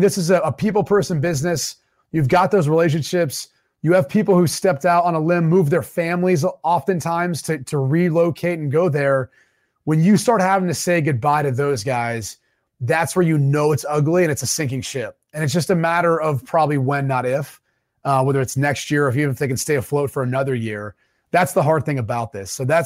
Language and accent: English; High Point, North Carolina, United States; Hey, how you doing, man? Nice to meet you. I'm from High Point too.